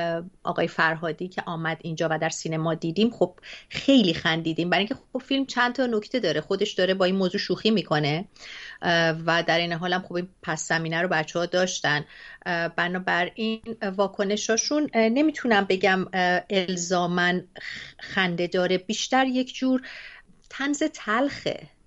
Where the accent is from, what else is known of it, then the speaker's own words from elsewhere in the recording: Iran; also born or lived in Dubai, United Arab Emirates; now in California, United States; من الان 8 سال و خورده ایست که در کالیفرنیا هستم ولی خب من خیلی ساله که از ایران آمدم بیرون اما 9 سالی در امارات بودم در دبی. بنابراین من به سن فرزندانم از ایران دور بودم یعنی تقریبا 23 سال